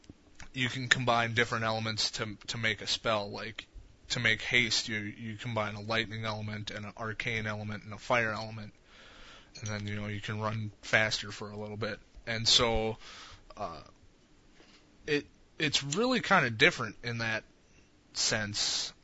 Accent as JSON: {"language": "English", "country": "United States", "said": "Sorry, I am American."}